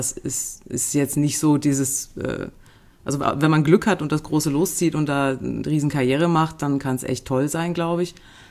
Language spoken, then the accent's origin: German; Ulm, Baden-Württemberg, Germany; Ja, ich bin in Ulm geboren, aufgewachsen, bis zum Abi war ich da.